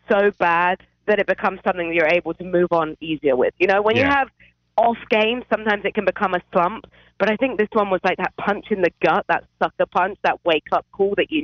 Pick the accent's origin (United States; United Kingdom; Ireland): United Kingdom; England; Oh, I'm still English.